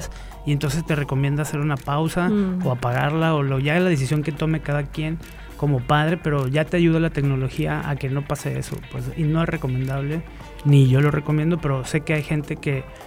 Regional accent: Mazamitla, Jalisco, Mexico; Yo me crié en Mazamitla, entonces son experiencias bien diferentes a las de la ciudad de aquí

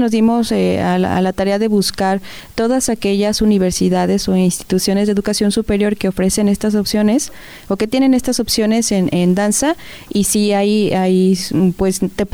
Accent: Zapopan, Jalisco, Mexico; porque yo soy originaria de Zapopan, Jalisco.

